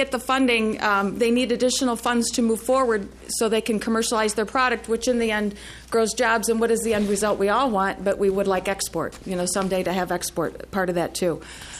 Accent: Ohio, United States; I'm from Ohio. We had it as well.

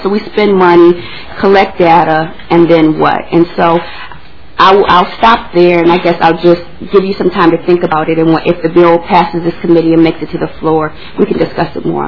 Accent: Minnesota, United States; I'll use Hennepin County since I'm from Hennepin County

